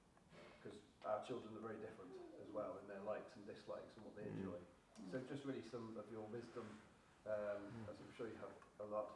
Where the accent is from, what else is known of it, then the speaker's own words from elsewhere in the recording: Bristol, South West England, United Kingdom; I'm from Bristol.